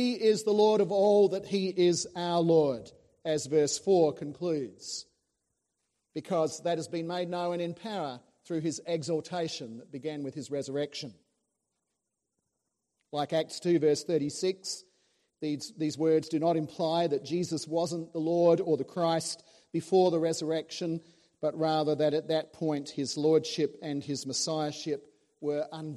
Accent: Adelaide, South Australia, Australia; born there; I was born in Adelaide in 1955

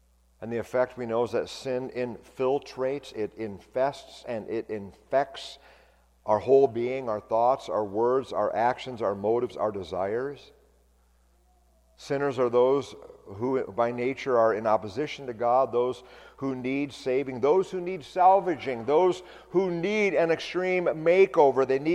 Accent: California, United States; years ago that I learned that they're called bone yards here in California, or in Michigan as well. We came from California.

